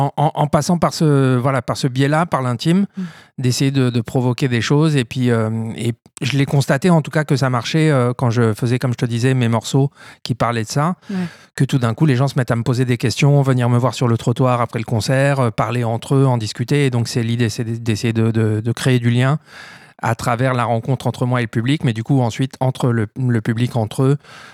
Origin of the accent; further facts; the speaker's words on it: Toulouse, Occitanie, France; Il y a des concerts chez moi à Toulouse, hein, parce que c'est de là dont je viens.